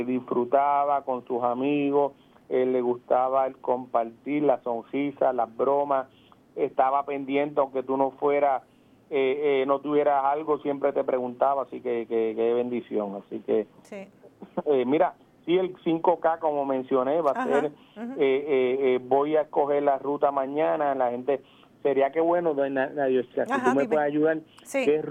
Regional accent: Lara, Venezuela; para que los lareños estemos conscientes y seguros de que nuestras aportaciones llegaron donde tenía que llegar

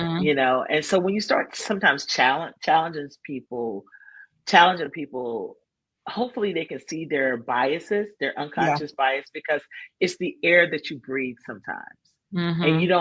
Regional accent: Fayetteville, North Carolina, United States; I'm from Fayetteville. And then the next thing you know, like, what school you go to? And I was like, I went to Southview.

